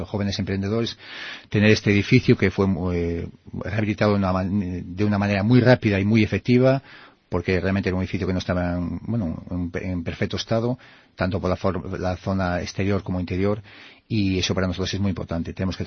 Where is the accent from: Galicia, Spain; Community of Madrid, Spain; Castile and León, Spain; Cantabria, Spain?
Galicia, Spain; Baiona; y no por porque soy de Bayona